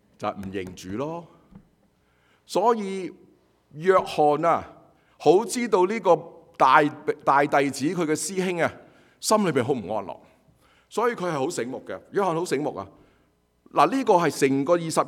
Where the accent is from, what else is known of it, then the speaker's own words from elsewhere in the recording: China; 尤其是我们中国人，我们讲到 love 这个字都面红，周身不自在